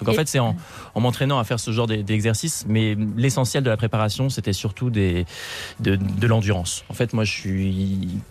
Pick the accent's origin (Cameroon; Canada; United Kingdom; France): France; Normandy; now in Paris, France; Parce que moi, je suis parisien maintenant. Je suis de Normandie à l'origine, mais maintenant je vis à Paris.